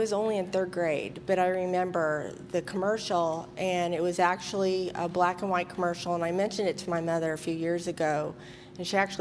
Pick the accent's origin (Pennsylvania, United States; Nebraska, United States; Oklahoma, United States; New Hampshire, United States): Oklahoma, United States; I grew up in Oklahoma with my parents. I grew up in a Christian home.